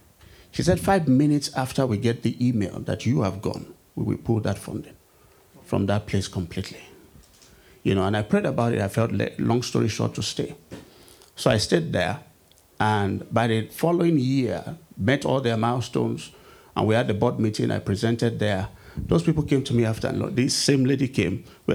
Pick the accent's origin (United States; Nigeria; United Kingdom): Nigeria; Ibadan, Oyo; I was born and bred in Ibadan, not in Lagos.